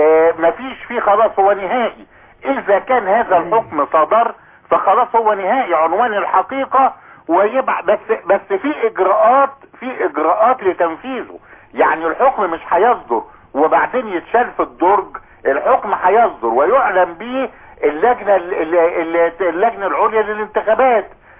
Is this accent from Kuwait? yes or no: no; Egypt; انا مصري عادي ومش اخوان، انما انا مصري.